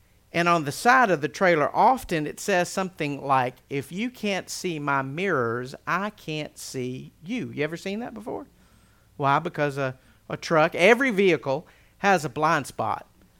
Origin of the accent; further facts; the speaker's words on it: Altavista, Virginia, United States; years ago when I grew up in Alta Vista. I would often travel north and west heading to Harrisonburg.